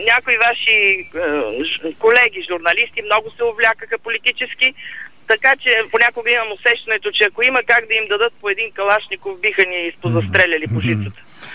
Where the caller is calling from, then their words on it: Sofia, Sofia City, Bulgaria; съм от София